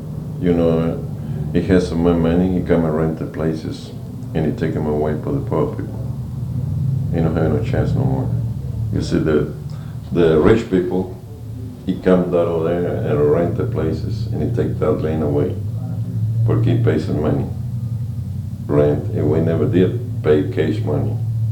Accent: Victoria, Texas, United States; Yeah, all from Texas. We come down here from Victoria, Texas.

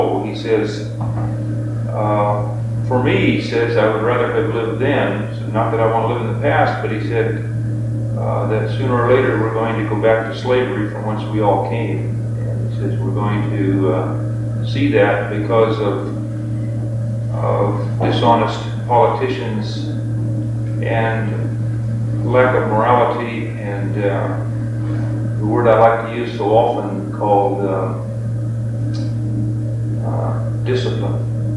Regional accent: St. Louis, United States; also born or lived in St. Helens; now in Banks, United States; from Banks, Oregon presently. I was born in St. Helens and raised in St. Louis.

